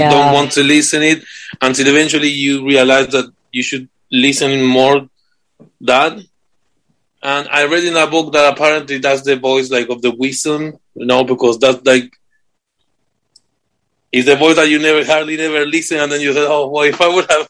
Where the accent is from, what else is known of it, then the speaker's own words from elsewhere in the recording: Argentina; English is a second language; moved away as an adult; also born or lived in United States; now in United Kingdom; Well, I'm from Argentina.